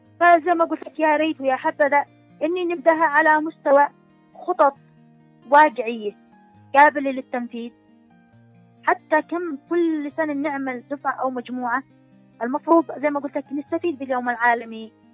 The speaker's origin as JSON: {"language": "Arabic", "country": "Yemen", "said": "المعاق عندنا في اليمن عادي أي واحد ممكن يتحمله"}